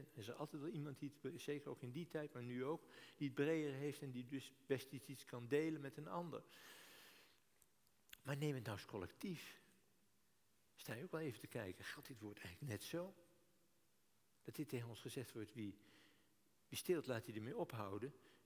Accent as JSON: {"language": "Dutch", "country": "Netherlands", "said": "ik moet zeggen, ik ben een wereldbewoner. En ik ben een Nederlander."}